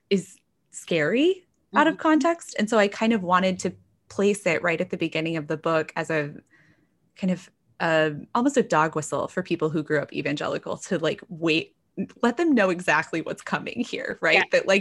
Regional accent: Texas, United States; But I did grow up in this community, and I grew up in North Texas, very evangelical, surrounded by evangelicals.

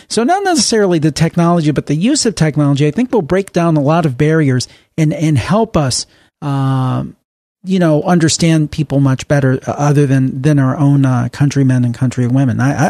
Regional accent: United States; I thought of myself first and foremost as an American.

